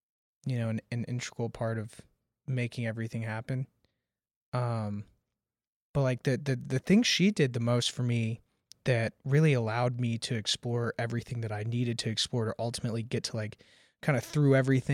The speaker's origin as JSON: {"language": "English", "town": "Nashville", "region": "Tennessee", "country": "United States", "tie": "born or raised there", "said": "So I grew up here in Nashville"}